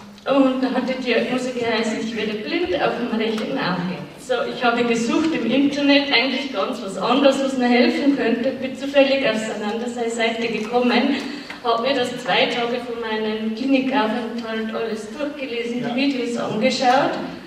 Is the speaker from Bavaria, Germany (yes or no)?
yes; Bavaria, Germany; Aus dem Bayerischen Wald, von Richtung Passau.